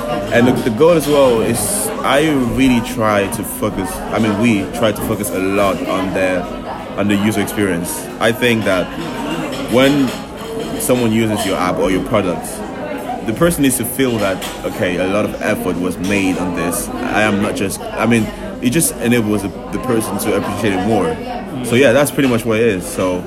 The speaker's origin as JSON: {"language": "English", "country": "Cameroon", "tie": "born or raised there", "also_born_or_lived": "Neuilly-sur-Seine / Leicester / Canada", "said": "Then I moved back to Cameroon, where I did all primary school, went to Canada for a couple of years, came back to Cameroon and graduated. Then I came to London to study computer science"}